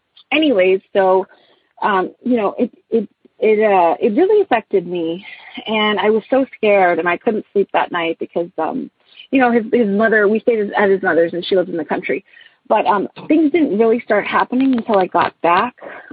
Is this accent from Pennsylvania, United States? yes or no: no; Corpus Christi, Texas, United States; I am from Corpus Christi, Texas.